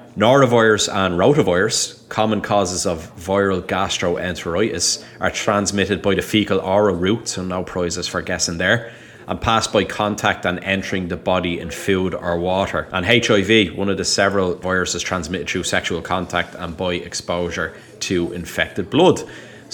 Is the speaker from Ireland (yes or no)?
yes; Dublin, Leinster, Ireland; And in case the accent wasn't a dead giveaway, yes, I am from Dublin, Ireland